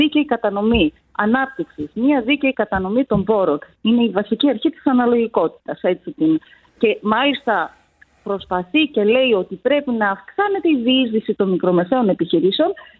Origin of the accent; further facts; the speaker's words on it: Kozani, Western Macedonia, Greece; Είμαι από την Κοζάνη.